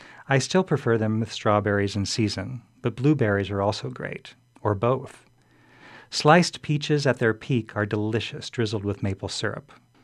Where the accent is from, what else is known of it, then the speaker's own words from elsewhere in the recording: Texas, United States; I was from Texas, and this was my first trip alone and my first flight ever.